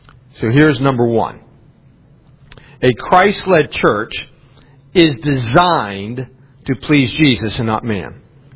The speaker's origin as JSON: {"language": "English", "region": "West Virginia", "country": "United States", "said": "I know I'm from West Virginia and somewhat of Hillbilly, but I put the shoes on."}